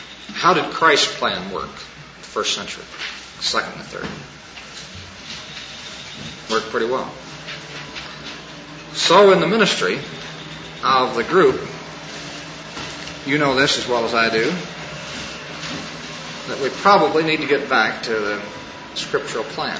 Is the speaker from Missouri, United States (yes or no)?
yes; Missouri, United States; My home state is Missouri. And among other things that my home state is known for is mules.